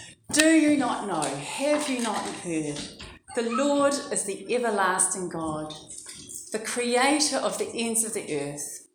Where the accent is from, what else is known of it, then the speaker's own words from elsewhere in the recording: Dunedin, Otago, New Zealand; because I'm from Dunedin, and there's an albatross colony for the Royal Albatross at Tairoa Head.